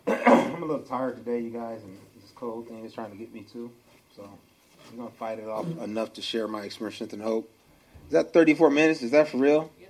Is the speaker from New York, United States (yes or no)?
no; Flint, Michigan, United States; Born and raised in Flint, Michigan, born to my mother and my father, I was born in a one-parent home.